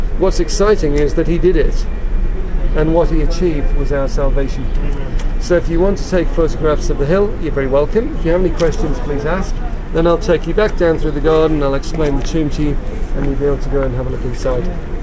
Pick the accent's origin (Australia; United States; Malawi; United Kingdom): United Kingdom; England; you see, I'm English. This is what an Englishman looks like when he's very excited.